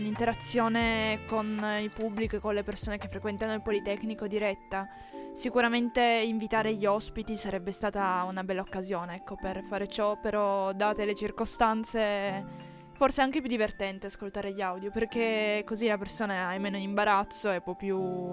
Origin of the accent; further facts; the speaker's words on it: Turin, Piedmont, Italy; Io ho fatto lo scientifico qua a Torino. Io sono di Torino.